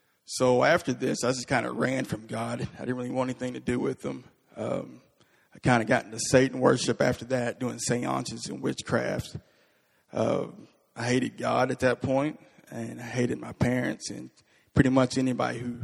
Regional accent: Paducah, Kentucky, United States; I was born and raised in Paducah, Kentucky. It's about 2 hours southwest from here.

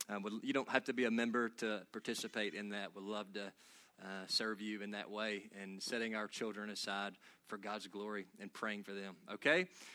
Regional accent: Katy's, Kentucky, United States; Yeah, I remember, I'm from Katy's, Kentucky. I grew up with one stoplight.

